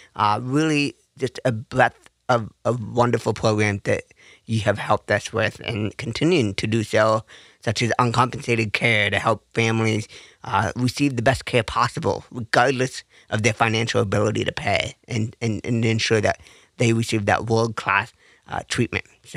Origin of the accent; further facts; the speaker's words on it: Seattle, Washington, United States; born there; When I was born premature in the Seattle area, I was rushed to Seattle Children's at 4 hours old